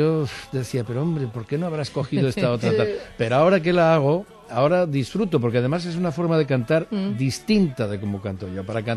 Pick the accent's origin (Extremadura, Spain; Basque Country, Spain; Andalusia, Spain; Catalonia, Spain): Catalonia, Spain; Se tiene que notar que soy catalán.